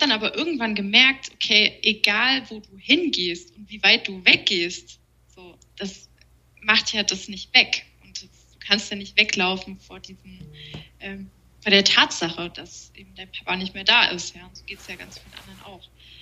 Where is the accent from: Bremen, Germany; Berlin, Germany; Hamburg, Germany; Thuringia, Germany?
Thuringia, Germany; Erfurt; ist schon auf jeden Fall einfach meine Heimat